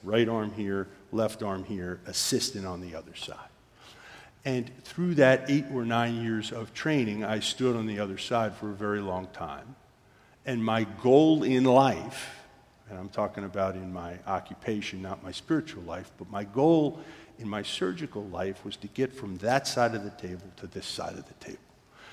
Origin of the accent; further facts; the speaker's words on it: Doylestown, Pennsylvania, United States; I grew up in Doylestown, which is a suburb of Philadelphia, about an hour north of Philadelphia. My wife and I are from there. We went to high school together there.